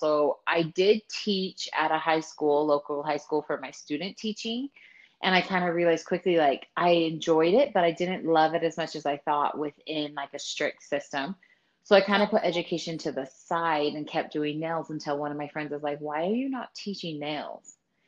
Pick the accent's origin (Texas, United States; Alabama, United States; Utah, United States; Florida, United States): Utah, United States; Salt Lake City; Yep. I have family in Utah, and I mean, extended family was from Idaho, but born and raised Utah girl.